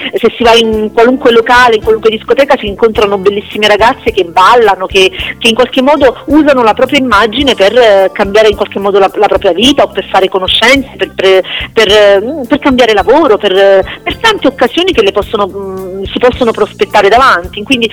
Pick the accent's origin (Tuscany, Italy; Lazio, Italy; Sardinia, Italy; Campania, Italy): Campania, Italy; Naples; io ho ambientato la storia a Napoli perché sono napoletana